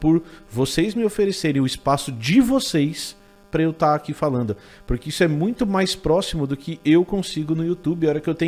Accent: Brazil; eu sou brasileiro, eu acho que a gente tem um monte de coisa boa nesse país

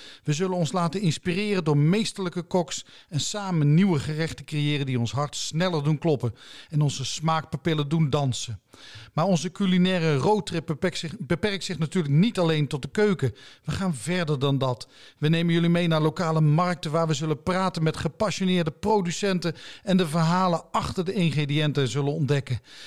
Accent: Limburg, Netherlands; Yes, en dat kun je natuurlijk niet helemaal meer aan mij horen. Maar mijn roots liggen in Noord-Limburg. In het land van de lus.

